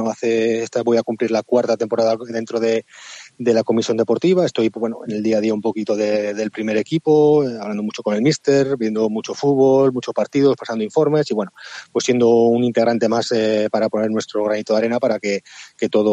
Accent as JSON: {"language": "Spanish", "town": "Vitoria", "region": "Basque Country", "country": "Spain", "said": "como sabéis, pues soy de Vitoria, soy de allí"}